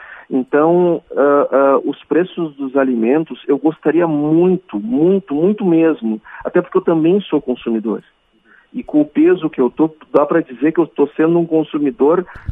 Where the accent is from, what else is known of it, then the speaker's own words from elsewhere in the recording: Quaraí, Rio Grande do Sul, Brazil; born there; quando eu era criança, eu morava no interior, eu nasci em Quaraí